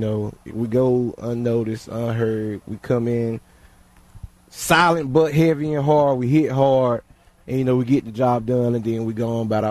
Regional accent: Goldsboro, North Carolina, United States; All right, so I'm from Goldsboro, North Carolina.

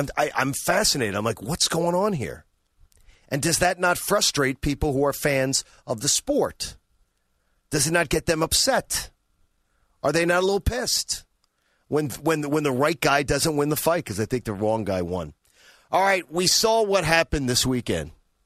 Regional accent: Northeast, United States; it used to be such a big deal when I grew up in the Northeast and lived in the Northeast.

